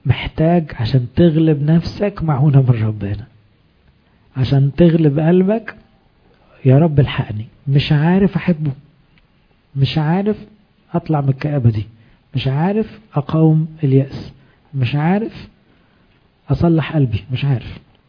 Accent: Egypt; مشكلتنا كمصريين كمان ان احنا نتحسر على روحنا بسرعة

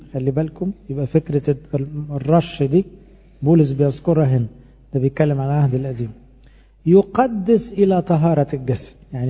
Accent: Egypt; احنا كمصريين بالتقليد عارفين

